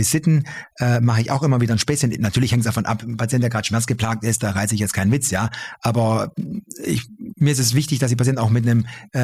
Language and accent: German; Böblingen, Baden-Württemberg, Germany; also born or lived in Esslingen / Tübingen; Beide Eltern sind Italiener, bin aber gebürtiger Böblinger, bin im Großraum Stuttgart überwiegend Böblingen, Esslingen, Tübingen in diesen Landkreisen aufgewachsen, groß geworden.